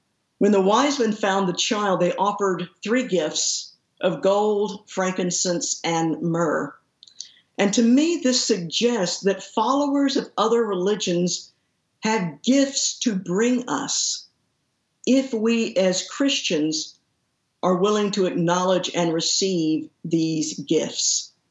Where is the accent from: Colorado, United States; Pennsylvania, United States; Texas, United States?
Texas, United States; Fort Worth; in the same church nursery there in the church in which we grew up in Fort Worth.